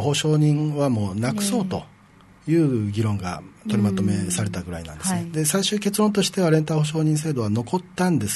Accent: Ishigaki, Okinawa, Japan; 私なんて石垣島出身ですけども、

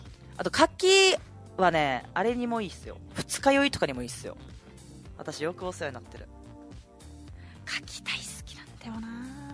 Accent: Chubu, Japan; accent: Chubu dialect; 中部出身で中部の癖とか方言とか抜けないままラジオパーソナリティやってしまってるから、

